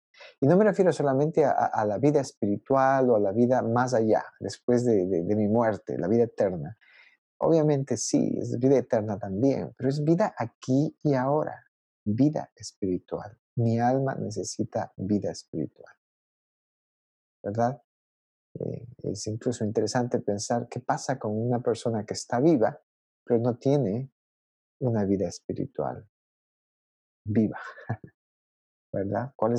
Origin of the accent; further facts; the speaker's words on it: Ecuador; He visto pobreza en mi país, en Ecuador.